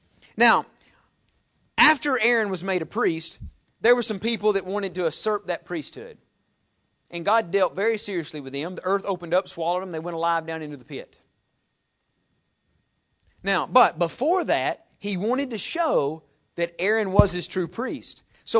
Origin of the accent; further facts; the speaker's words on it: the South, United States; Now I'm from the South.